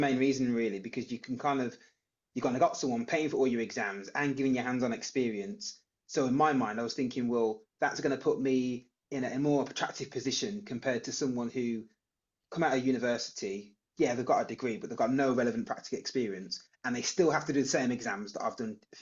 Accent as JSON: {"language": "English", "town": "Birmingham", "region": "West Midlands", "country": "United Kingdom", "said": "I'm a chartered accountant, and I'm from Birmingham."}